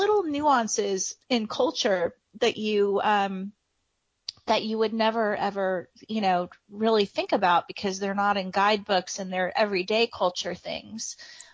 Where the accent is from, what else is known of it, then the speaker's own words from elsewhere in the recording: Midwest, United States; so I'm a Midwesterner, and we know that Midwesterners, that we are aggressively friendly, right?